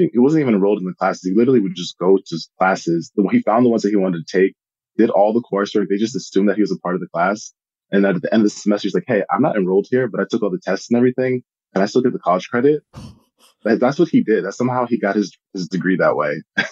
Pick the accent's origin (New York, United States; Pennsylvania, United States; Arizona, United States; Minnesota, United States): Minnesota, United States; born there; I mean, I was born in Minnesota.